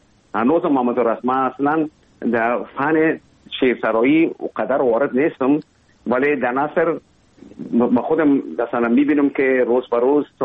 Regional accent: Kabul, Afghanistan; born there; اصلا زادگاه من کابل است، ولی همطور که گفتم زیاد ما در ولایت هم بودیم

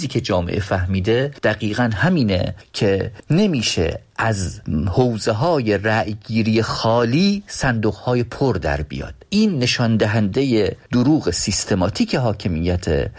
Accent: northern Iran, Iran; با توجه به اینکه خودم شمالی هستم

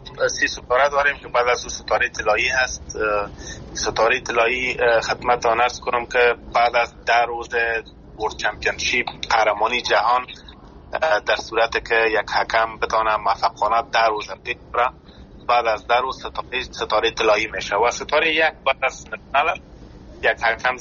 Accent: Afghanistan; ما در افغانستان زاده شدیم،

